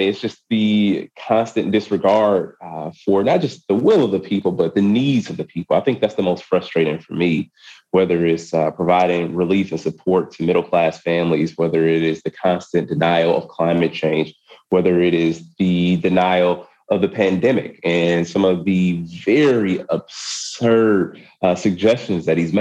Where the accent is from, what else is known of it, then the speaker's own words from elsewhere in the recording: Wisconsin, United States; The Senate does not deliver for the average working person in my home state of Wisconsin